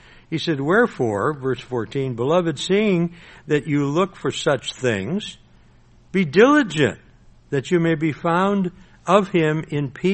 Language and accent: English; Lombard, Illinois, United States; The house I grew up in Lombard, down here in Chicago area.